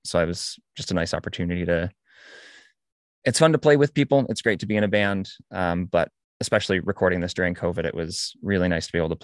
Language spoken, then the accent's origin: English; Fredonia, New York, United States; As you say, I'm from Fredonia, grew up going to the Opera House and seeing that whole transformation.